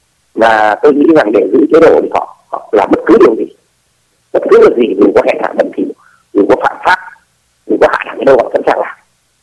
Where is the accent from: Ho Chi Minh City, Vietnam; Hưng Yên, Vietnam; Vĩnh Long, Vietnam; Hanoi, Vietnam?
Hanoi, Vietnam; Nó từ mình, quê mình như Tấn Ninh mình, mà tôi lớn lên Hà Nội từ bé.